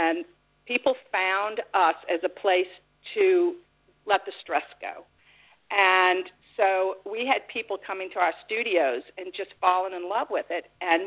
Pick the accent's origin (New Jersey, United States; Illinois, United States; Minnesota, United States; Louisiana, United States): Louisiana, United States; Mandeville; She was from New Orleans. I was from Mandeville.